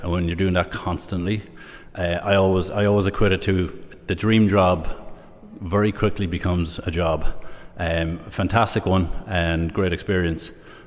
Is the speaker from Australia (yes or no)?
no; Rathedmon, County Sligo, Ireland; Yeah, I'm from Rathedmon, just in near Scullarsla in town. So that's born and bred. My dad was from the Philippines. And my mum is Irish